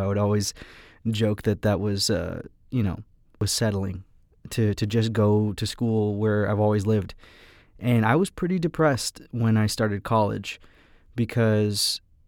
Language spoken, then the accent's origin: English; Miami, Florida, United States; I'm born and raised in Miami. I was born in South Miami Hospital. I lived in Kendall and Hialeah, Miami Springs, kind of all over the place. And I've never left.